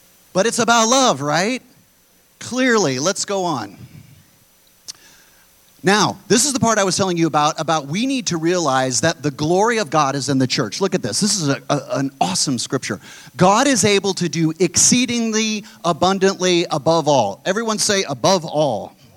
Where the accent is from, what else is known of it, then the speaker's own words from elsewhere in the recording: United States; I'm an American. I love this country, but I do not mix the two.